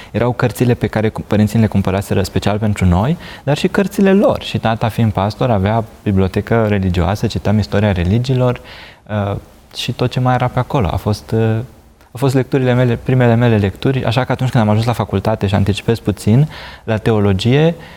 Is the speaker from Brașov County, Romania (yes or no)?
no; Giurgiu, Giurgiu County, Romania; also born or lived in Ploiești / Vălenii de Munte; Și noi la 4 ani ne-am mutat la Giurgiu. Eu m-am născut la Ploiești, apoi am locuit la Vălin de Munte, ne-am mutat la 4 ani la Giurgiu